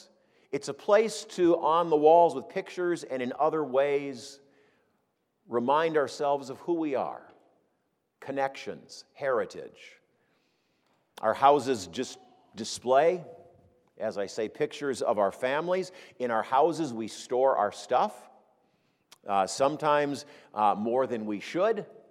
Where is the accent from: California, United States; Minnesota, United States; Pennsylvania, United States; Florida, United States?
Minnesota, United States; Minneapolis; Sometimes a large three-story house, the kind I grew up in Minneapolis.